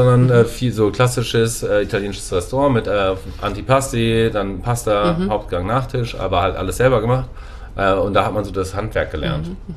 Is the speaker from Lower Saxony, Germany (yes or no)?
no; Grifte, Hesse, Germany; Also ich bin hier aufgewachsen in Grifte, das ist ein Dorf, so 20 Minuten von hier. Und dann bin ich zum Abi nach Kassel gezogen